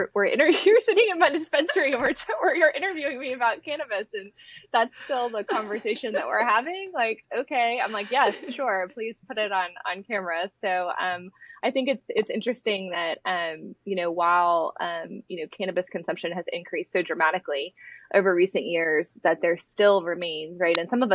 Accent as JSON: {"language": "English", "town": "Jacksonville", "region": "Florida", "country": "United States", "tie": "born or raised there", "said": "I grew up in Jacksonville in Duval County. So shout out to all my Jacksonville folks out there."}